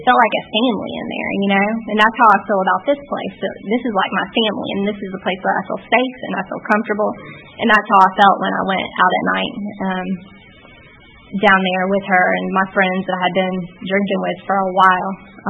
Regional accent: Galax, Virginia, United States; And I met a guy from up around where I was from. I'm from Galax, Virginia, and he was from up in Roanoke.

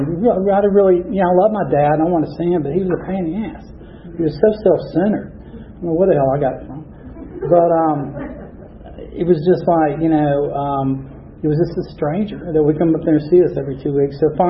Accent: Marietta, Georgia, United States; born there; But to go back to where I'm from, is I was born in Kennesstone Hospital, which is in Marietta.

